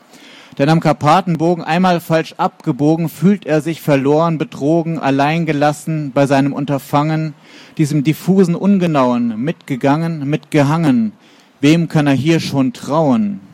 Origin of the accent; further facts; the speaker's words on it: Frankfurt am Main, Hesse, Germany; Ich komme aus Frankfurt am Main